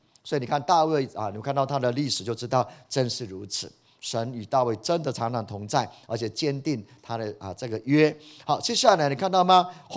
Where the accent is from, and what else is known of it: Taiwan